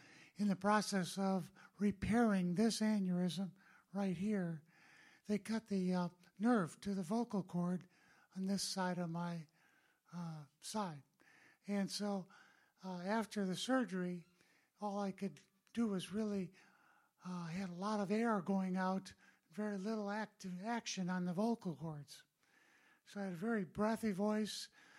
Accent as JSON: {"language": "English", "region": "Wisconsin", "country": "United States", "tie": "born or raised there", "said": "So I was born in Wisconsin, grew up."}